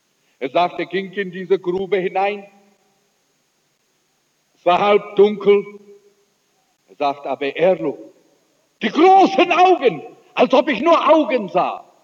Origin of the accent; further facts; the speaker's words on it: South Africa; Es war der 29. Dezember vergangenen Jahres, dass eine Frau auf ihrem Sterbebett lag bei uns in Südafrika, bei der Hauptstadt Natals, Pietermaritzburg.